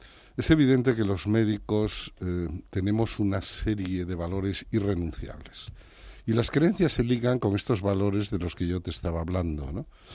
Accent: A Pobra de Trives, Galicia, Spain; Mi pueblo, mis raíces, mi vida, mi cuna, mi familia, mis amigos, los amoriños primeiros, mi vida está muy vinculada a mi pueblo, A Pobra de Trives

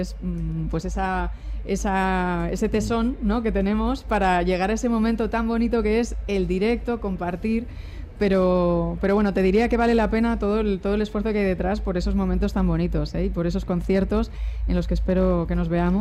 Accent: Cuenca, Castilla-La Mancha, Spain; que me hace mucha ilusión porque soy de Cuenca.

